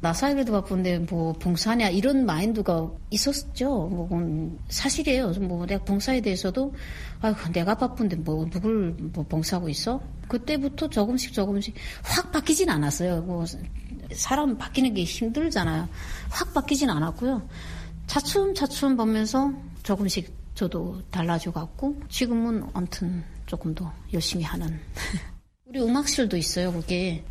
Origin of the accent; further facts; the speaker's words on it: North Korea; now in South Korea; 일단 탈북민으로서 북한에서 온 사람으로서